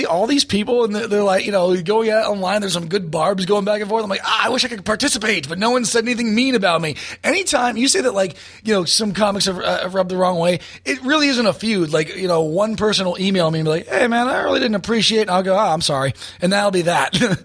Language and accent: English; California, United States; Why am I from Texas? I'm from Orange County, California.